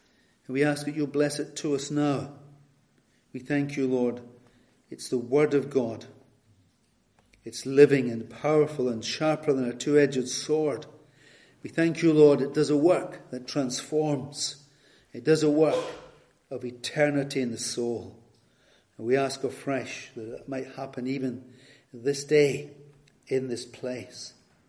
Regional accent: Scotland, United Kingdom; You probably know from my accent that I hail from Scotland.

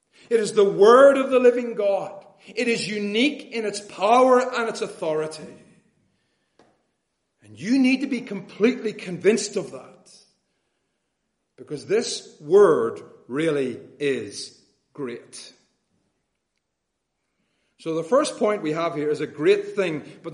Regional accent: Northern Ireland, United Kingdom; As I'm sure you know by now, I come from Northern Ireland.

